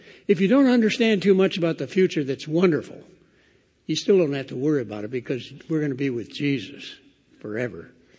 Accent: Detroit, Michigan, United States; moved away as an adult; didn't say that I was born in Detroit and at 18 went in the Air Force and left Detroit and never went back.

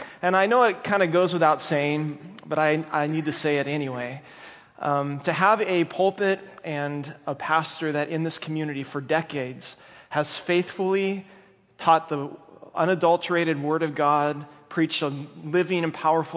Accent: California, United States; I'm from Northern California, and we're up in near Sacramento.

